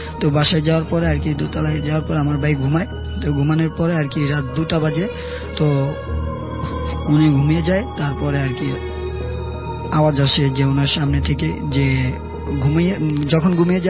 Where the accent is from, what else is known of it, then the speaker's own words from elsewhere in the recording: Bhola, Barisal Division, Bangladesh; আমি ভোলা থেকে এসেছি।